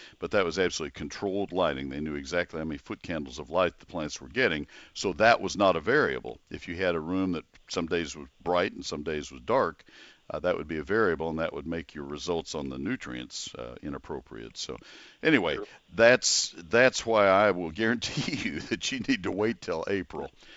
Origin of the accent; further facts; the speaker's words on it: College Station, Texas, United States; I grew up in College Station, I was used to seeing cotton out in the Brazos River Valley